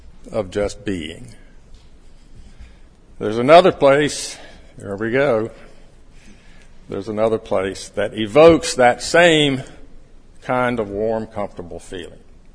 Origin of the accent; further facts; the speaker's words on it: North Carolina, United States; these friends are people I meet who find out that I am from North Carolina and I went to the University of North Carolina.